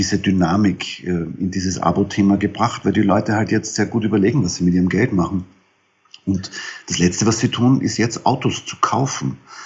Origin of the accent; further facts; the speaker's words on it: Austria; wie man bei uns in Österreich sagt